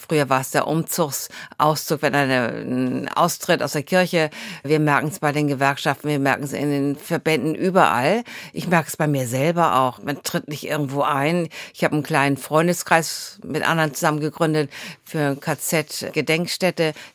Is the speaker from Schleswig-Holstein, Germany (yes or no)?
yes; Bad Segeberg, Schleswig-Holstein, Germany; born there; now in Husum, Germany; Also ich bin in Bad Segeberg geboren, wohne jetzt in Husum.